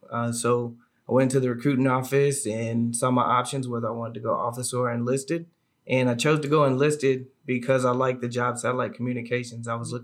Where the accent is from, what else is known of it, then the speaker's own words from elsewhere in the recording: Albany, Georgia, United States; I'm from Albany, Georgia. I'm married.